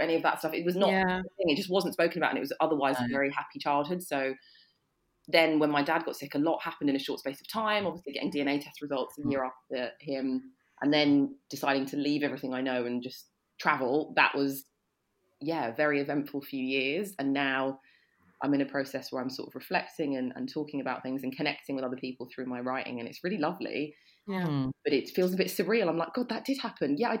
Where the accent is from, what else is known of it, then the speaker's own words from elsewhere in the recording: Sutton, London, United Kingdom; I grew up in Sutton, which is, you know, zone 5 London, very white back in the early 2000s. It's got a lot more mixed now, but it's sort of near Croydon